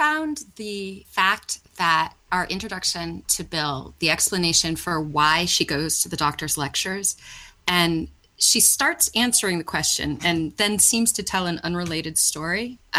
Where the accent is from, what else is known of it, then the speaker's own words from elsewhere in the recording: Ireland; I'm Irish.